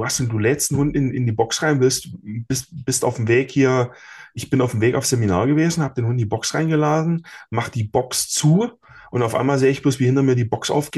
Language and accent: German; Wangen, Baden-Württemberg, Germany; ich komme aus Wangen